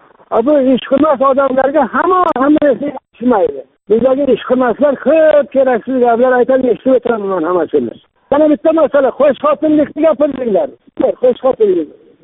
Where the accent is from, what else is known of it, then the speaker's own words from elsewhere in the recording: Koson, Qashqadaryo Region, Uzbekistan; Bizga mana Qashqadaryo biz Koson tumaniga Arabxona mahallasiga yashaymiz. Men shu yerda tug'ilganman, shu yerga yashab kelyapman.